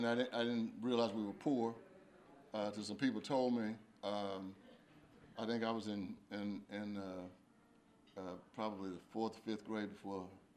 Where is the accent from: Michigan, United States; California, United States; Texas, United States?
Texas, United States; Dallas; born there; now in Missouri, United States; I'm not a native Missourian. I got there as soon as I could. I was born in Texas, just outside of downtown Dallas, probably 40-minute drive from the place where the tragedies took place a couple of weeks ago.